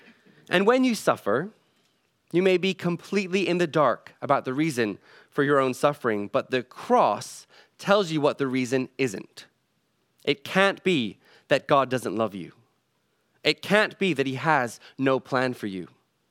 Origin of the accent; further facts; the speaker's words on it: Macau; accent: North American; I said, well, I sound like I'm from North America, but I'm from Macau. My parents were teachers there. They taught English.